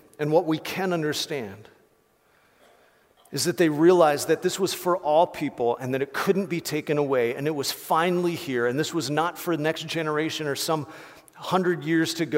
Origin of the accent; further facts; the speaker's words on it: Ohio, United States; I grew up in Ohio where it's like dead and cold during Christmas.